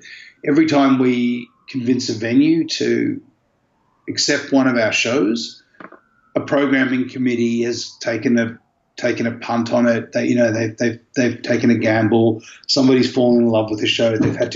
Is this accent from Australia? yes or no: yes; Australia; We come from Australia. It's a big flight.